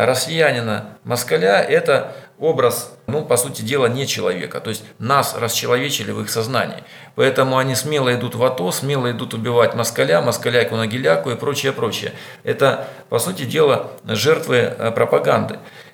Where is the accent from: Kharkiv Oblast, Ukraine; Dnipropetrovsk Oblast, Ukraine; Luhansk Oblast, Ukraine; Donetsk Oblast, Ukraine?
Kharkiv Oblast, Ukraine; Chuhuiv; Я сам родом из Чугуева.